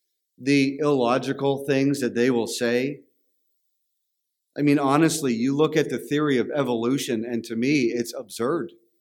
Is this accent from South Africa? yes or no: no; Canada; We're Canadian. We don't know all those things.